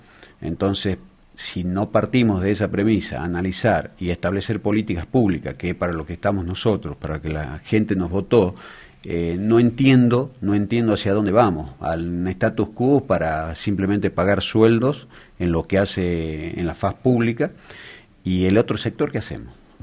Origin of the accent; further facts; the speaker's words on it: Argentina; Somos los argentinos, acá los últimos años hay distintos signos políticos